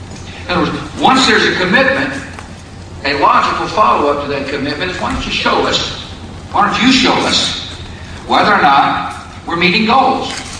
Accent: Texas, United States; in my home state of Texas

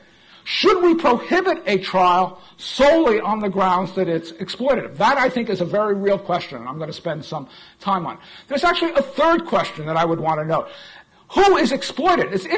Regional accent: Vermont, United States; I come from Vermont, I still live up there, I commute down here

